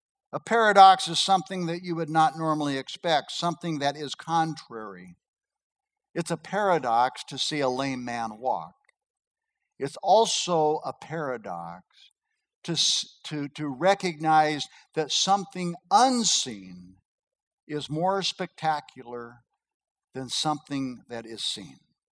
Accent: Nebraska, United States; moved away as an adult; Most of you know that I grew up in Nebraska, and I went to college at the University of Nebraska

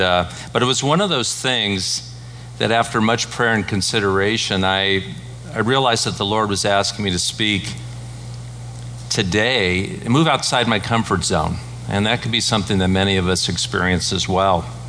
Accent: California, United States; I was raised here in the Bay Area, and I was raised in a Catholic family.

